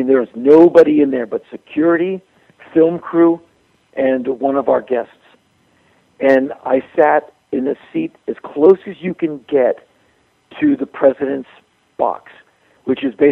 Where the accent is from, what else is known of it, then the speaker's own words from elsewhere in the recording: Washington, District of Columbia, United States; Well, just so you know, I come from Washington, D.C.